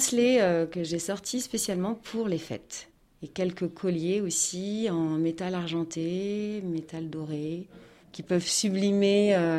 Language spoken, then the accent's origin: French; Le Havre, Normandy, France; Donc je suis du Havre. On a quitté le Havre pour partir en bateau